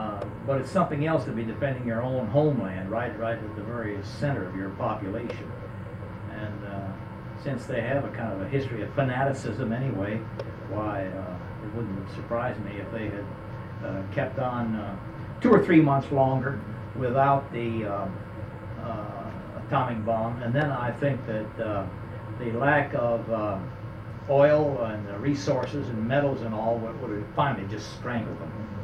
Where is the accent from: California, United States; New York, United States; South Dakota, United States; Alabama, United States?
South Dakota, United States; Chamberlain; up to my own hometown in South Dakota. Had a nice visit there for a few days. In my hometown of Chamberlain